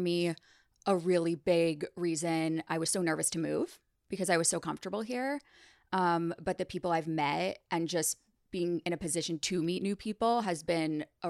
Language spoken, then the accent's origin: English; New York, United States; now in Los Angeles, United States; I am a New Yorker that now lives in LA for a year and a half